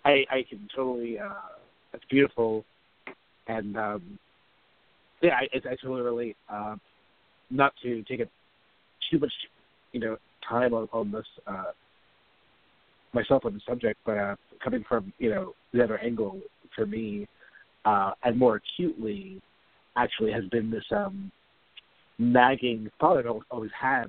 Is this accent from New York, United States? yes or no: yes; New York, United States; specifically where that intersects with the house I was raised in New York